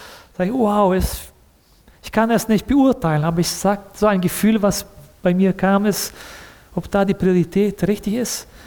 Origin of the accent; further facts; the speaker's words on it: Brazil; German is a second language; Bei uns in Brasilien, vielleicht nur die Türe offen lassen vom Gemeindehaus, das bringt niemand mehr rein.